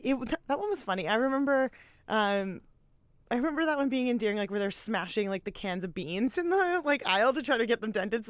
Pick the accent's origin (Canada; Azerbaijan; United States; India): Canada; is this movie only so iconic because I'm Canadian?